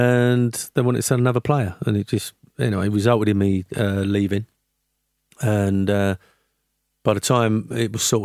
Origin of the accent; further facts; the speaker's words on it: Canning Town, London, United Kingdom; also born or lived in Forest Gate; I was born in Forest Gate, brought up in Canning Town, West Ham boy.